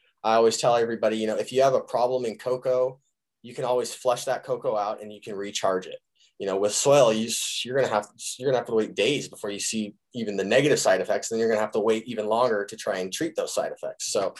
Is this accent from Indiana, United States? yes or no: no; California, United States; and I'm from California and this has just been the normal. We've always known cannabis, you know, it's been in the neighbor's yard, you know, since we've been little kids